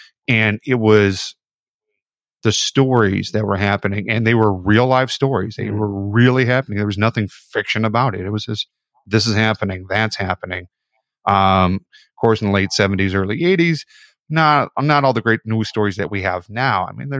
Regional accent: Chicago, Illinois, United States; moved away; I'm from Chicago, so we had our news at 10 o'clock. And when I moved to the East Coast, I found everyone has their news at 11 o'clock.

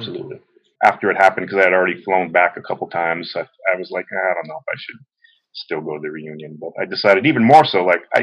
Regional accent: Kailua, Hawaii, United States; I grew up in Kailua, always been a Kailua boy. In Enchanted Lake, mostly.

